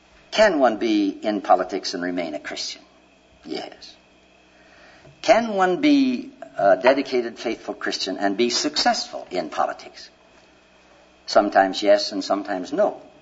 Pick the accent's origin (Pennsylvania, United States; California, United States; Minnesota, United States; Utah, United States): Minnesota, United States; I come from Minnesota, where we have wonderful football fans